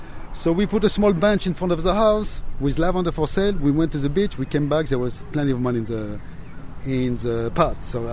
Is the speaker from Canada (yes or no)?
no; France; I put some plants, because I'm from France, lavender plants with a drip system, and it worked fabulous.